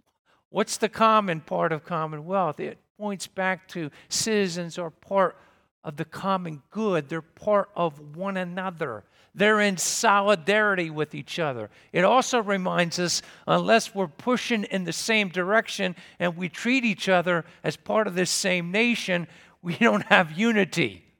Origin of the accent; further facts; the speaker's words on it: Pennsylvania, United States; I can remember growing up as a child, I thought to myself, I grew up in Pennsylvania.